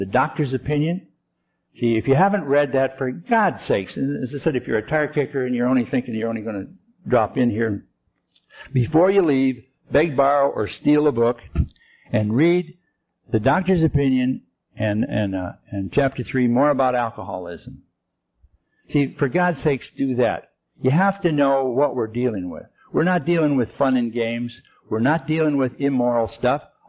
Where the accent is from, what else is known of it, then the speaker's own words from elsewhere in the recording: Detroit, Michigan, United States; I'm from Detroit, Michigan, and my wife's from Emporia, Kansas.